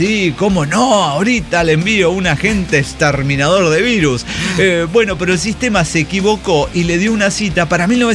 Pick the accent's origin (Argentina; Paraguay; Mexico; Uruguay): Argentina; born there; estuve en Argentina. Ajá. Mi tierra natal.